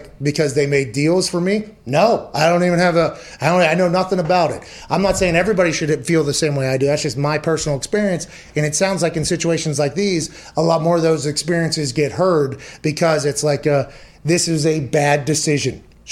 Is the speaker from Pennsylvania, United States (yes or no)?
yes; Pittsburgh, Pennsylvania, United States; Okay, I come from Pittsburgh. I very much understand why unions exist.